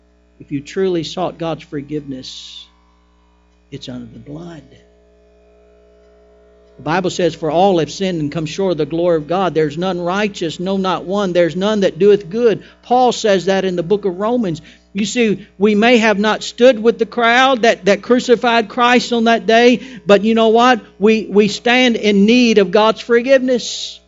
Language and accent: English; the South, United States; He's from the South. I'm from the South.